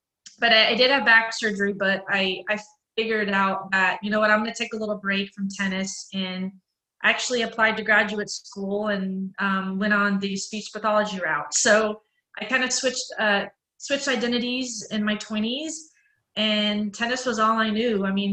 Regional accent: Memphis, Tennessee, United States; So I did, as a child, I grew up in Memphis, Tennessee. At the age of 5, I learned how to play tennis.

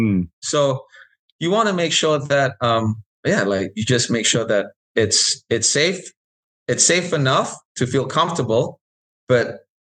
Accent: Sydney, New South Wales, Australia; Like growing up in Sydney, right?

